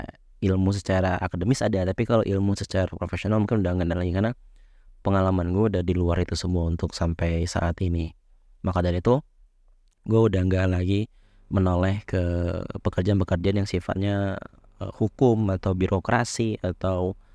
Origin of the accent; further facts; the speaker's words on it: Palembang, South Sumatra, Indonesia; now in Jakarta, Indonesia; Kebetulan gue dapat rezeki di Jakarta. Dan sebenarnya gue dari Palembang gitu. Yang notabene ya Palembang bukan daerah-daerah banget sih. Sebenarnya udah ya udah termasuk kota maju juga.